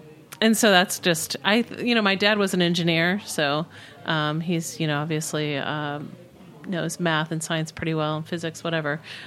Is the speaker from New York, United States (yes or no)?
yes; Buffalo, New York, United States; moved away as an adult; also born or lived in Cleveland; now in New York City, United States; I was born in Buffalo, New York. I grew up there. And when I was 18, I went to college in Cleveland. And then when I graduated, I moved to New York, moved to the East Village. This was in 1994.